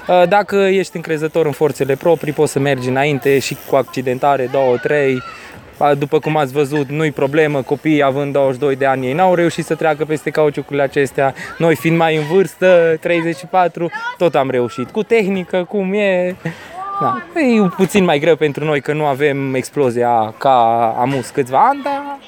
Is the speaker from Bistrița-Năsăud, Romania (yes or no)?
yes; Bistrița, Bistrița-Năsăud, Romania; sunt din Bistrița. Fac acest sport de 15 ani. Am 34 de ani.